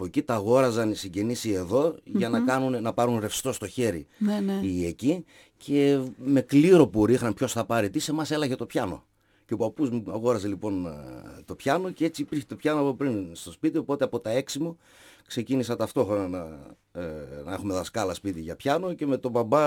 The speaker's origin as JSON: {"language": "Greek", "town": "Naousa", "region": "Central Macedonia", "country": "Greece", "tie": "born or raised there", "said": "Γεννήθηκα στην Άουσα, κοντά σχετικά από εδώ. Βουνίσιος είμαι δηλαδή."}